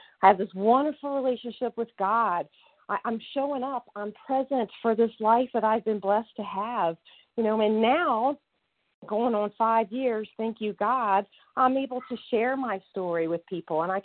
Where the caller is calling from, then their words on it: Massachusetts, United States; I'm calling from Western Massachusetts, and I am a grateful, recovered, compulsive overeater.